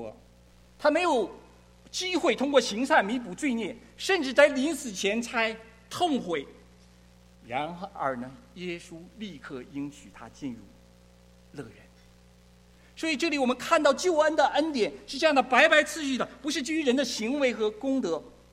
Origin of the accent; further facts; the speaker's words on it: China; now in United States; 我们从大陆来